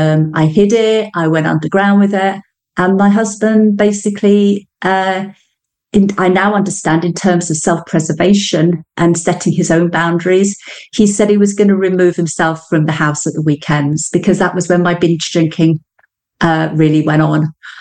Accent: England, United Kingdom; now in Canada; I'm English, but I live in Canada. So I'm 5 hours behind you.

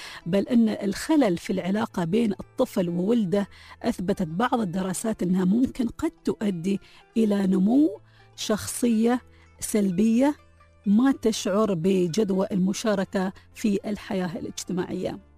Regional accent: United Arab Emirates

